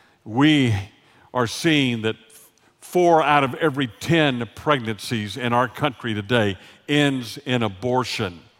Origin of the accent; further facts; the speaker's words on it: Texas, United States; I happen to have been raised in the South, as you can tell every once in a while by my accent. You see, you can take the boy out of Texas, but you can't ever take the Texas out of the boy.